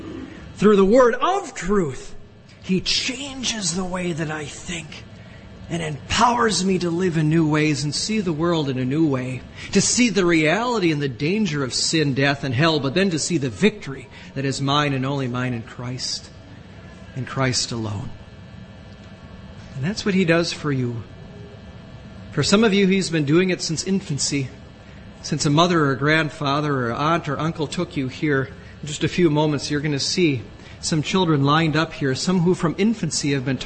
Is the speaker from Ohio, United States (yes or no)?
no; Milwaukee, Wisconsin, United States; I was so thrilled that Glenn Robinson was coming to my hometown.